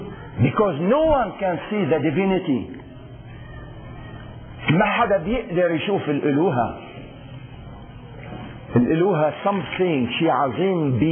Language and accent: English; United States; they didn't bother us because, you know why? Because we are American.